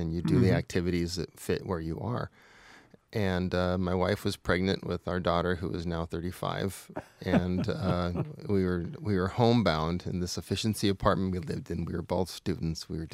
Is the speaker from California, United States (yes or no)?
yes; California, United States; moved away; I grew up in California, so